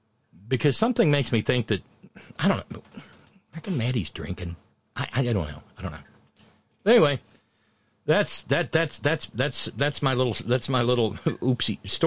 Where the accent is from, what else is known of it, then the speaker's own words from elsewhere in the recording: West Virginia, United States; I'm from West Virginia. We take it everywhere we go.